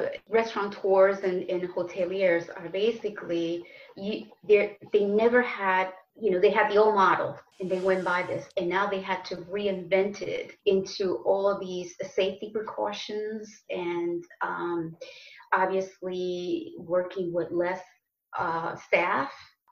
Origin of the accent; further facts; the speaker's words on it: Dominican Republic; I remember vanilla as being part of my childhood. I come from the Dominican Republic.